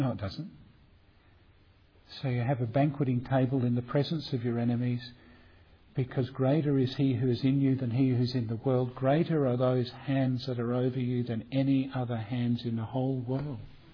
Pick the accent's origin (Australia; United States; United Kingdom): Australia; South Australia; I grew up in the Barossa Valley.